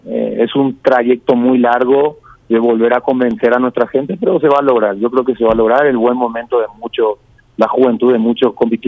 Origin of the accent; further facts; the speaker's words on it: Paraguay; como arqueros paraguayos